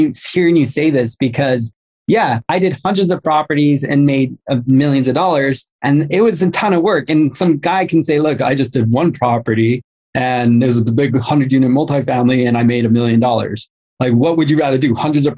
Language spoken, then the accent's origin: English; Los Angeles, California, United States; I'm from Los Angeles.